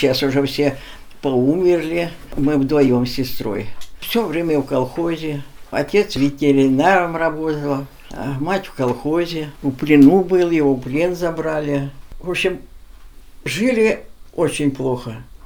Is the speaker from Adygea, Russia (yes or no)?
no; Novy Oskol, Belgorod Oblast, Russia; Родилась я в Курской области, город Новый Оскол, деревня Серебрянка. Ну, сейчас Белгородская. Вот, там я жила до войны. Ну, и все время я там жила. Война началась, а мне было 14, вот так.